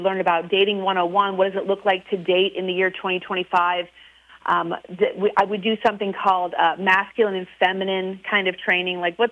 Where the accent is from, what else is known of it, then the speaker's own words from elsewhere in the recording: Midwest, United States; I come from the Midwest originally, and people didn't even know what Sweetest Day was